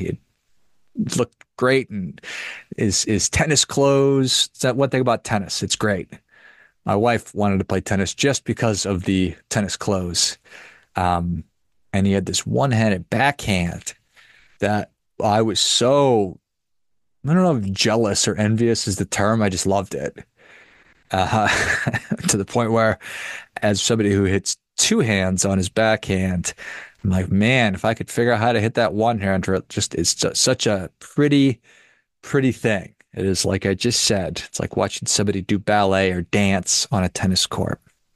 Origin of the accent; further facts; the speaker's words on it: Duluth, Minnesota, United States; And somewhat odd because I grew up in Duluth, Minnesota